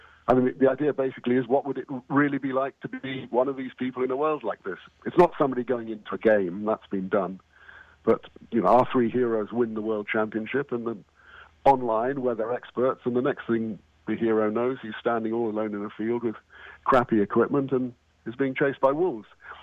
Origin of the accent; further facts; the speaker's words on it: South West England, United Kingdom; also born or lived in London; now in California, United States; I'm originally from England, the west of England. I was born in London. I now live in California. And I love it here. I'm an American citizen. I just kept the accent.